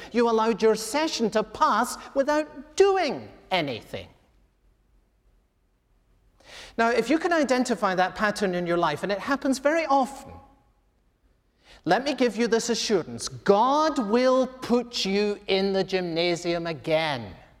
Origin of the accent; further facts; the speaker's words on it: Edinburgh, Scotland, United Kingdom; One of the things I loved to do as a kid growing up in Edinburgh was to go and see Scotland play rugby